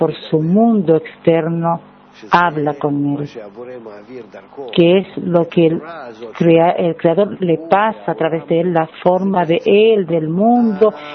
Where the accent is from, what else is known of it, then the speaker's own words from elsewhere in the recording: Germany; Spanish is a second language; soy de Alemania.